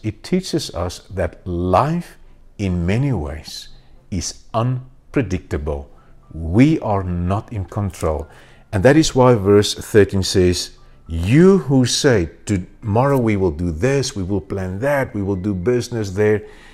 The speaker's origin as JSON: {"language": "English", "country": "South Africa", "said": "Last week I got some bad news from my home country, South Africa."}